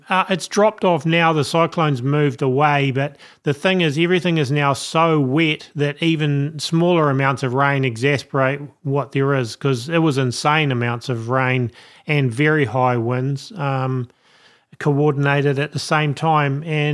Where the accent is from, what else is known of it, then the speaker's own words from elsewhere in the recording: New Zealand; as a New Zealander at the moment, we're going through